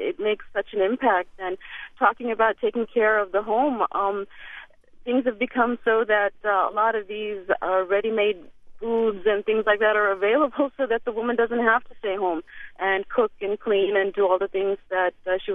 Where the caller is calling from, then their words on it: Manlius, New York, United States; Actually, I'm calling from Manlius, New York.